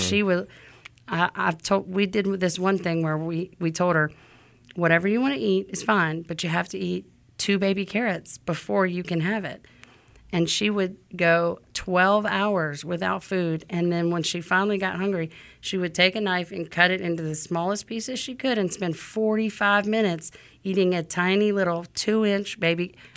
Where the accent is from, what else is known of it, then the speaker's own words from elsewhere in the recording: Louisiana, United States; And I'm from Louisiana, and, you know, the motto there is we don't eat to live, we live to eat.